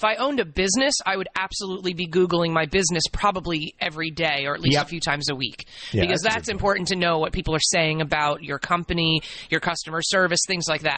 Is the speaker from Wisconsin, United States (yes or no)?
no; New York, United States; I'm a New Yorker.